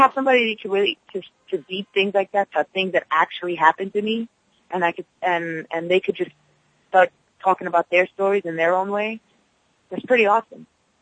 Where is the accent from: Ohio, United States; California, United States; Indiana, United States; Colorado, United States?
California, United States; Alhambra; born there; That's where I was born. I was born in Alhambra, you know, and I was there since I was two. I never returned back. And I'm excited to, like, touch my feet against California soil.